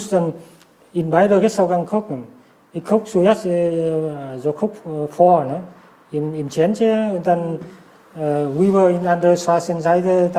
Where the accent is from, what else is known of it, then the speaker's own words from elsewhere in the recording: Vietnam; now in Germany; Irgendwie, ich fühle mich immer noch als Vietnamese.